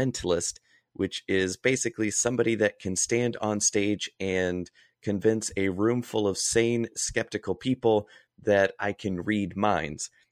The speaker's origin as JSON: {"language": "English", "region": "North Carolina", "country": "United States", "tie": "born or raised there", "also_born_or_lived": "Austin", "lives_now": "Chicago, United States", "said": "I was raised in North Carolina, college in Kentucky, summers in Fort Lauderdale working with a mentor of mine, and lived in Austin, Texas, now in Chicago."}